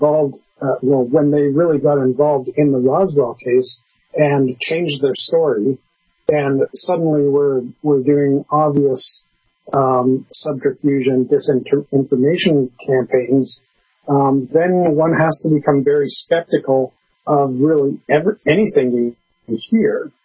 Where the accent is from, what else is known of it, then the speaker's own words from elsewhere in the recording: Canada; Okay, as a Canadian, I'm going to pick on Americans for a minute.